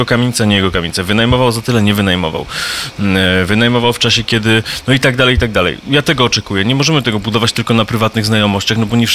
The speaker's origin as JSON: {"language": "Polish", "town": "Rzeszów", "region": "Subcarpathian Voivodeship", "country": "Poland", "tie": "born there", "said": "Ja się urodziłem w Rzeszowie i jestem z tego dumny."}